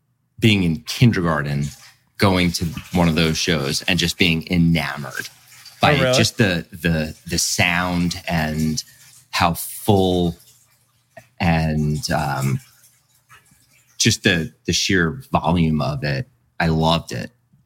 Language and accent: English; Matawan, New Jersey, United States; I grew up in Mattawan, Monmouth County.